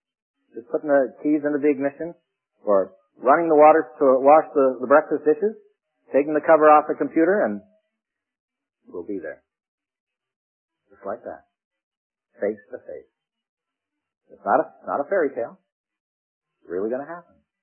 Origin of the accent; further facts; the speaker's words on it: Scotland, United Kingdom; And I'm a Scotsman, you know.